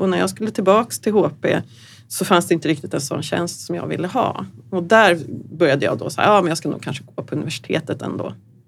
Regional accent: Stockholm, Stockholm County, Sweden; kommer från Stockholm, eller utanför Stockholm. Har nästan bott i Stockholm hela mitt liv. Gjort en avstickare i Tyskland i 1,5 år ungefär när jag jobbade för Adidas.

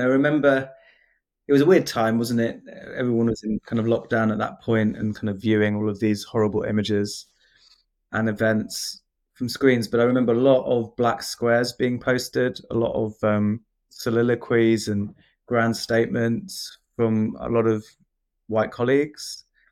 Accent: United Kingdom; my experience as a British South Asian.

